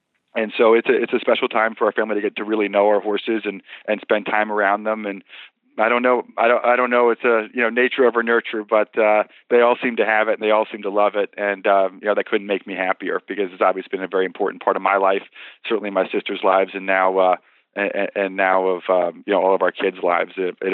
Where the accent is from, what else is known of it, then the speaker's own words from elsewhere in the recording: Saratoga, New York, United States; how we grew up in Saratoga, that's what we did every morning.